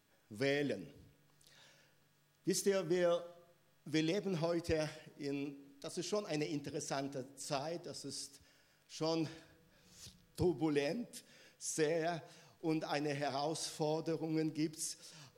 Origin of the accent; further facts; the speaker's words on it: Minsk, Belarus; Ich komme aus Minsk, Weißrussland, bin 56 Jahre alt, habe eine Frau, 4 Kinder, 5 Enkelkinder, einen Hund.